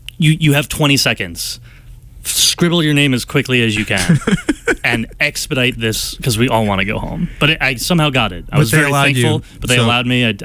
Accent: New Jersey, United States; Because where I grew up in New Jersey, it was definitely the DMV.

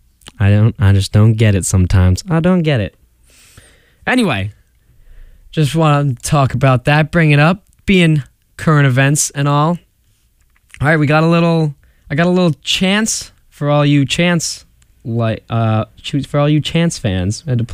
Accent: New York, United States; I'm from the New York area, and I was rooting for the Patriots. I go to college in Boston, so it's kind of okay.

